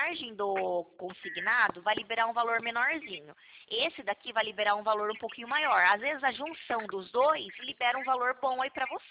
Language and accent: Portuguese; Santa Bárbara d'Oeste, São Paulo, Brazil; Olha, eu sou de Santa Bárbara do Oeste